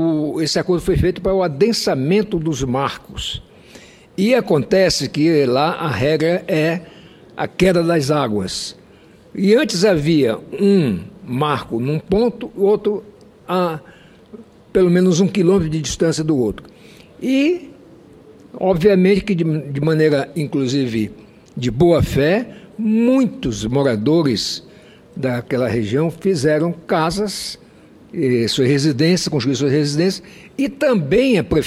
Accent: Roraima, Brazil; E lá no meu estado, que tem fronteira com dois países, a Venezuela e a Guiana, realmente o descaso com as nossas fronteiras pega todos os aspectos.

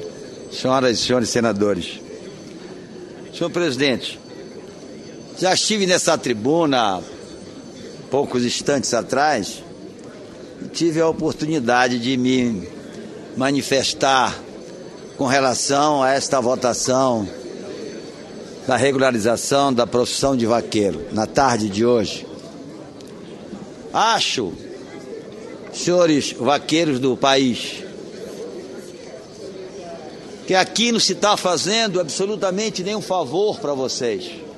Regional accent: Pará, Brazil; minha terra querida, na ilha do Marajó, aonde eu nasci, aonde eu me criei. Salvaterra e Soure.

